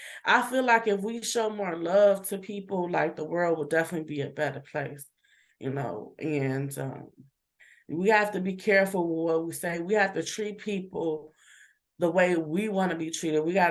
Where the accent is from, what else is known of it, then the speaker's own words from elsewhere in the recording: Chicago, Illinois, United States; And you know, I'm from Chicago, so I'm like, okay, everybody is.